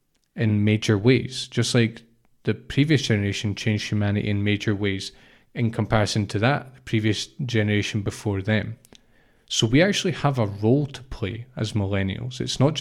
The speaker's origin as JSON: {"language": "English", "region": "Scotland", "country": "United Kingdom", "said": "I'm Scottish, I'm proud to be Scottish, but I don't feel identified as Scottish as a lot of people do in the country"}